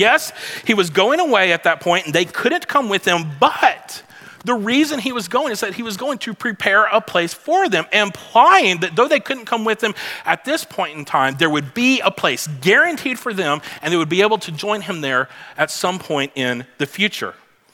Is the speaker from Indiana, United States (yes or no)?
no; Mississippi, United States; I'm from Mississippi. Who needs a sled in Mississippi?